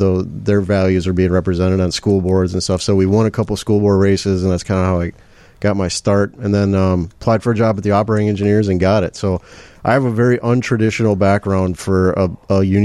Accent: St. Paul, Minnesota, United States; So I'm from Minnesota, originally St. Paul, Minnesota. Kind of grew up with a single mom, kind of hard scrabble background.

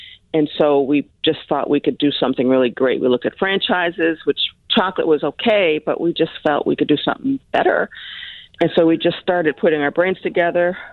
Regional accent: Chicago, Illinois, United States; In a short summary, we left corporate America. We're originally from Chicago. We moved here.

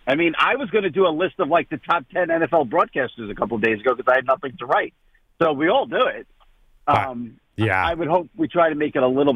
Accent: New York City, New York, United States; maybe it's because I'm a New Yorker.

